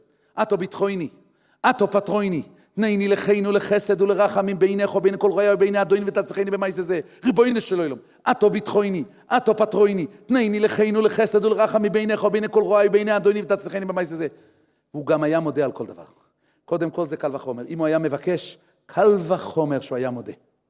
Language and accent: Hebrew; Jerusalem, Jerusalem District, Israel; אני ירושלמי, מדורי דורות